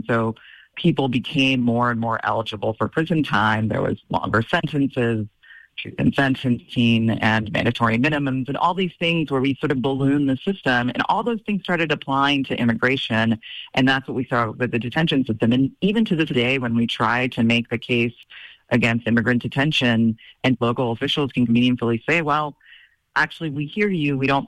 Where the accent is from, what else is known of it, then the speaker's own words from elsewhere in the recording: Texas, United States; Governor Greg Abbott of my home state of Texas